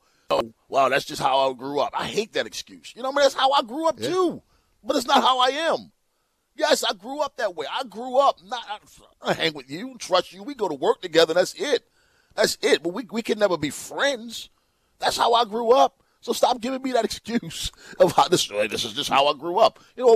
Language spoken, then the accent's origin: English; Baltimore, Maryland, United States; I grew up in West Baltimore, then went to Edmonds, Urban and Bel Air.